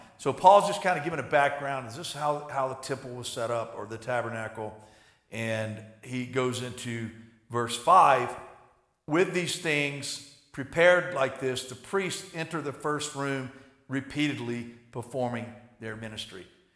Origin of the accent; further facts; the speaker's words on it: the South, United States; Now, I grew up in the South, and we used to go around and go ask people, are you blood bought?